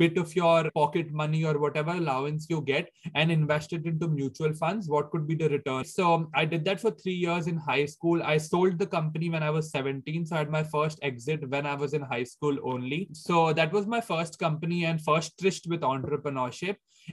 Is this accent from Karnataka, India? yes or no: no; New Delhi, Delhi, India; moved away as an adult; now in Hong Kong; I've been born and brought up in India. So for my first 18 years of life have been in India only. I come from New Delhi, India. Coming from a very middle class, typical family background